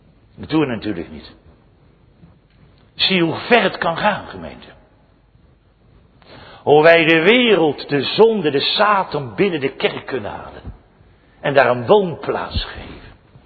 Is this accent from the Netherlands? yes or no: yes; Scheveningen, South Holland, Netherlands; Mijn vrouw en ik weten dat wel. We zijn opgegroeid in Scheveningen